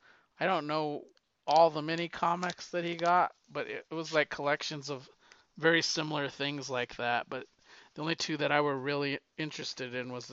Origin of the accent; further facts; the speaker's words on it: Colorado, United States; She knew I was from Colorado.